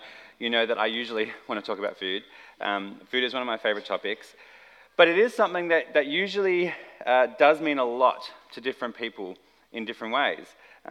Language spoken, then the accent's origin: English; Australia; I didn't grow up going to church, and so as an Aussie kid in the 90s